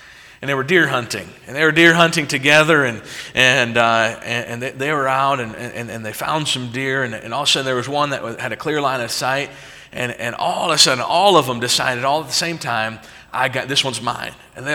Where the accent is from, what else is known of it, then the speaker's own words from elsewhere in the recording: Indiana, United States; There's some things about growing up in Indiana. First thing is, it's pretty flat.